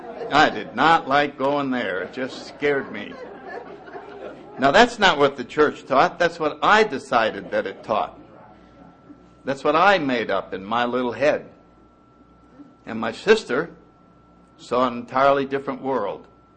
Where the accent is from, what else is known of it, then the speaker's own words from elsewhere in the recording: New Haven, Connecticut, United States; And I grew up in New Haven, Connecticut in 1931.